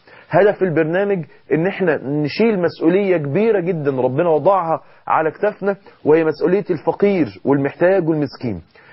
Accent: Egypt; بيعملوا شوربة عدس معروفة جدا عندنا في مصر, وينزلوا عند المستشفيات, مستشفيات جامعة المنصورة

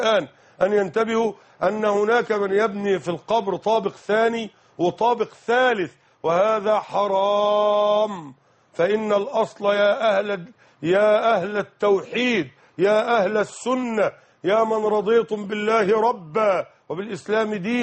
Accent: Nile Delta, Egypt; نحن معاشر المسلمين من أهل الدلتا في مصر

